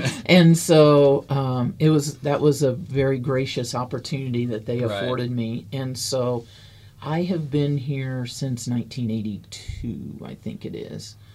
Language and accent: English; Lexington, Missouri, United States; No, I grew up in Lexington, Missouri, which is just 45 minutes north of here.